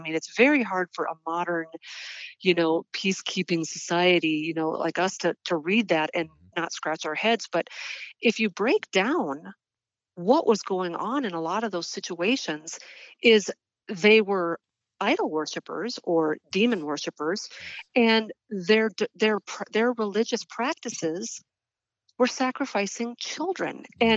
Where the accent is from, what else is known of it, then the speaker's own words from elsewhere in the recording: Midwest, United States; you know, I'm from the Midwest